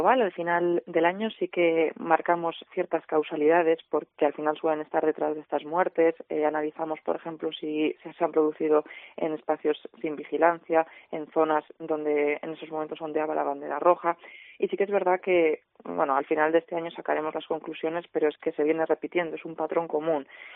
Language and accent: Spanish; Spain; No, pues somos nosotros, españoles